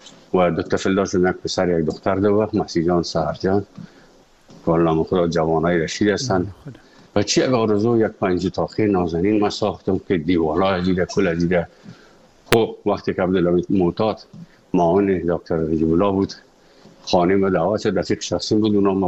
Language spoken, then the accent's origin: Persian; Afghanistan; moved away; also born or lived in Moscow, Russia; از افغانستان برآمدیم آمدیم سه مسکو 4 سال مسکو